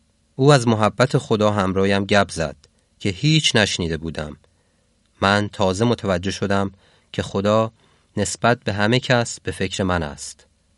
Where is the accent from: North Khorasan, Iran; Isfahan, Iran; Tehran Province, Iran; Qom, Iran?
Tehran Province, Iran; Tehran; من از ایران هستم و در شهر تهران تولد شدم.